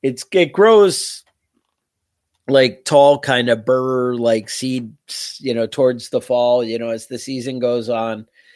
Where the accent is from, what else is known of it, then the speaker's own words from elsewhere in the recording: United States; I don't know why I think that women drink tea and men don't, because I'm an American.